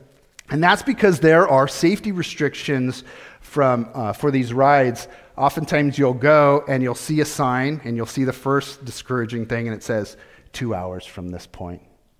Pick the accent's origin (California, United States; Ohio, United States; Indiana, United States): California, United States; I grew up in Southern California. One thing that's very unique about that area of the country is that there are a lot of theme parks.